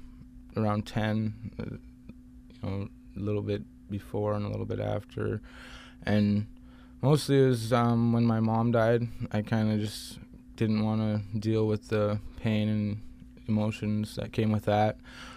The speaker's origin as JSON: {"language": "English", "town": "Dillingham", "region": "Alaska", "country": "United States", "tie": "born or raised there", "said": "I'm born and raised in Dillingham. I'm 25 years old."}